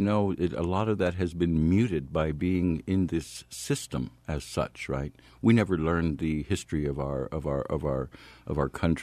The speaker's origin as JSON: {"language": "English", "town": "Atlixco", "region": "New Mexico", "country": "United States", "tie": "born or raised there", "said": "I grew up in a community right across the river on the other side of the tracks, on the other side of the Rio Grande, and it's called Atlixco"}